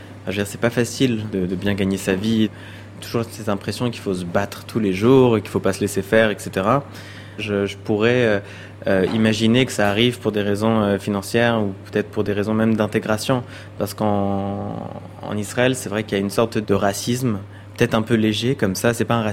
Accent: France; born there; moi, j'ai pas d'origine marocaine, donc je suis d'origine... Enfin, je suis né en France, mais mes parents sont pieds noirs d'Algérie.

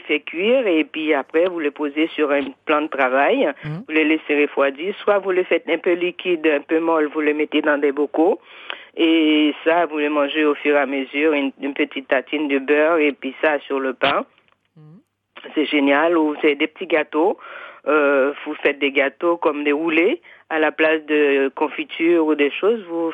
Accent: Haiti

